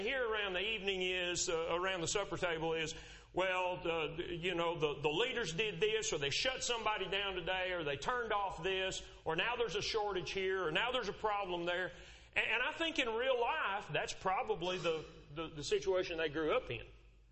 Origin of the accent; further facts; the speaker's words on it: Lubbock, Texas, United States; I grew up in West Texas before the age of television and computers and cell phone.